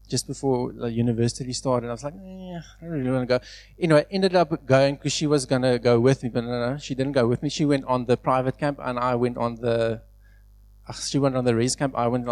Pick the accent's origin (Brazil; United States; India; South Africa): South Africa; Somerset West, Western Cape; So I grew up in Somerset West.